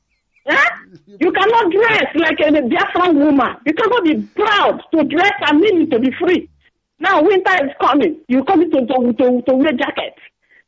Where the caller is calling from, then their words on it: France; I'm calling from France.